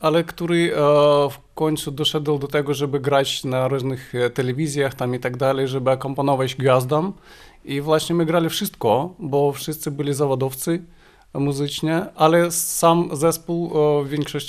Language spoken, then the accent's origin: Polish; Kyiv, Ukraine; moved away as an adult; now in Poland; Jestem z Kijowa